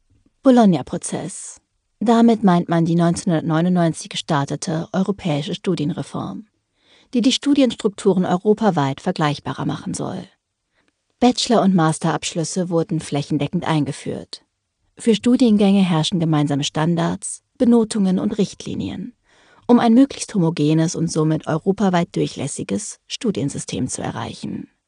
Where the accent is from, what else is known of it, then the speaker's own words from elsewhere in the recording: Nuremberg, Bavaria, Germany; Ich komme aus Nürnberg, wo ich 2016 mein Abitur ablegte.